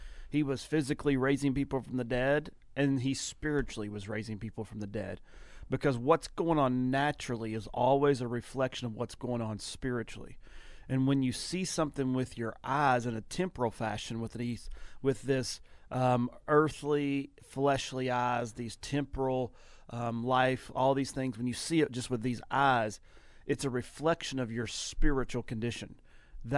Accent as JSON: {"language": "English", "region": "Kentucky", "country": "United States", "said": "I'm a redneck from Kentucky that's trying to say"}